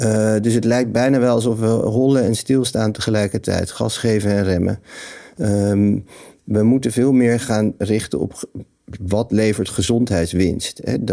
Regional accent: Netherlands; die gezondheidssystemen die voor mij als Nederlander een bizarre manier van werken inhielden.

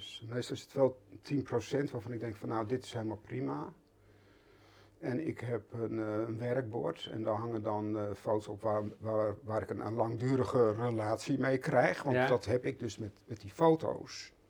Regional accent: Alphen aan den Rijn, South Holland, Netherlands; also born or lived in The Hague / England; Nee, ik ben in Den Haag geboren.

